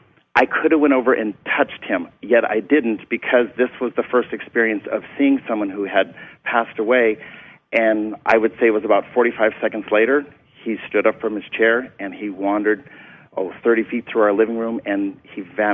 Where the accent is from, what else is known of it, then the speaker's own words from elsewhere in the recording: North Dakota, United States; I was sitting in the farmhouse in North Dakota. I grew up in North Dakota on a ranch